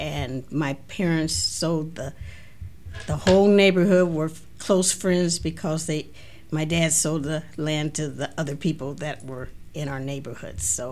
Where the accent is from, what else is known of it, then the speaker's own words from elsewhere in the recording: Kansas City, Missouri, United States; born there; I was born in Kansas City, Missouri.